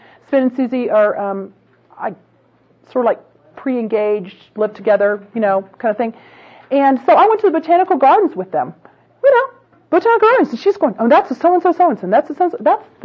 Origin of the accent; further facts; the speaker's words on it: Florida, United States; because I grew up with Cubans in Florida, and so I'm going to make Spanish rice and beans.